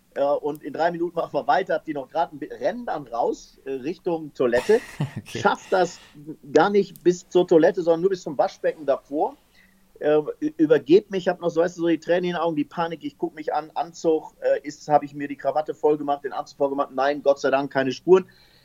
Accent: Essen, North Rhine-Westphalia, Germany; Ich bin in Essen groß geworden, in Essen-Werden, in einer Bergarbeitersiedlung.

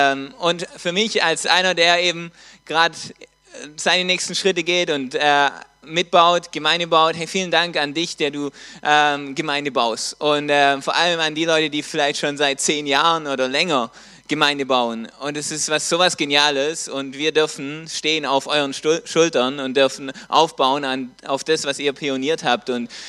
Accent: Baden-Württemberg, Germany; in dem Ort, wo ich herkomme, das ist ein kleiner Ort, recht nah bei Konstanz

